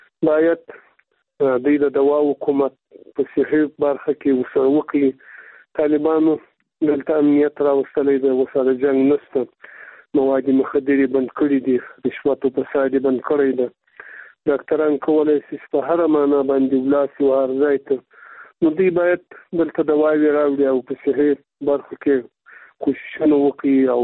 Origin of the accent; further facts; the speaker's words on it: Afghanistan; ځکه چې موږ د افغانستان خلک یو.